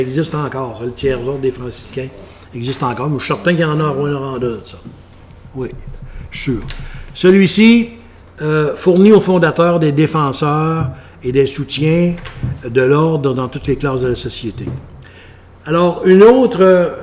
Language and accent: French; Lac-Mégantic, Quebec, Canada; Voyez-vous, moi je me souviens, je viens de Lac-Mégantic, puis Sherbrooke